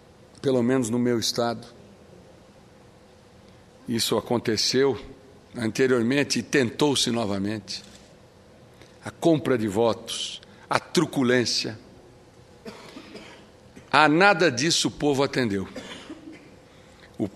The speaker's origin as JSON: {"language": "Portuguese", "town": "Corumbá", "region": "Mato Grosso do Sul", "country": "Brazil", "tie": "born there", "said": "Mato Grosso do Sul, meu estado, da minha Corumbá, a cidade onde eu nasci."}